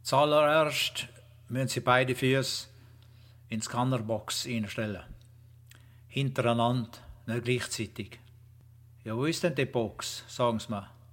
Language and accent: German; Vienna, Austria; Also ich komme aus Wien